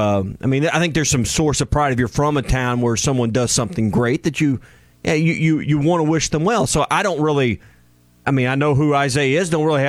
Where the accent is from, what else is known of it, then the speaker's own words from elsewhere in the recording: Fort Smith, Arkansas, United States; me as a Fort Smith guy that I just want the Fort Smith guy to do good.